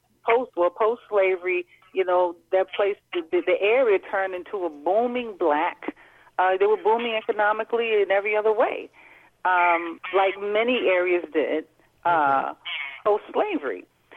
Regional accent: Brooklyn, New York, United States; when I was growing up in Brooklyn, black folk and Puerto Ricans were

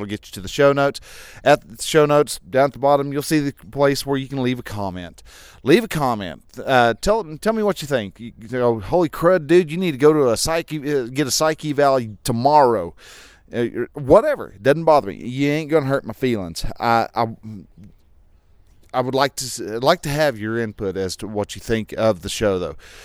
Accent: Sunray, Texas, United States; I am actually in my hometown right now of Sunray, Texas. Yep, you've heard me talk down about this town, and I've come back after not being here for 3 years.

